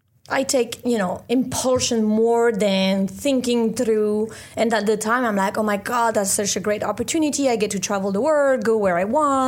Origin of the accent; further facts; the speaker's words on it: France; now in Caribbean; I moved away from France 6,000 miles. I thought it was a good distance straight to the Caribbean.